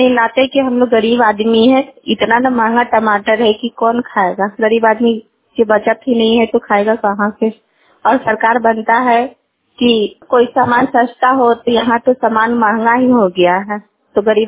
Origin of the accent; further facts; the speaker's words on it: Ghataro Math, India; मैं घटारो मठ की रहने वाली हूँ।